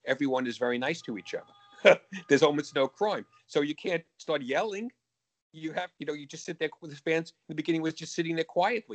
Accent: Bronx, New York, United States; You know, I grew up six blocks from Yankee Stadium. Mm-hmm. I grew up in the Bronx.

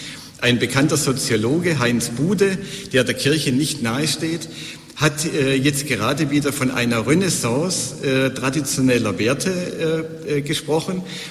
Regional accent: Bavaria, Germany; Ich komme aus dem Bistum Augsburg.

